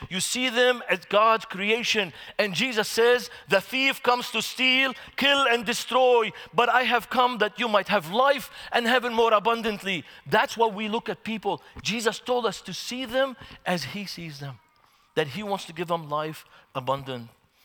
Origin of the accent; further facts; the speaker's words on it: Beirut, Beirut Governorate, Lebanon; We had PLO fighters come to the church I grew up in Beirut.